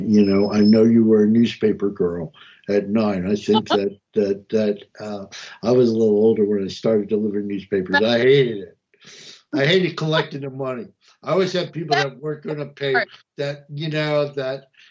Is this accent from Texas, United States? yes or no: no; New Jersey, United States; I ran amok in Montgomery County, and I came from North New Jersey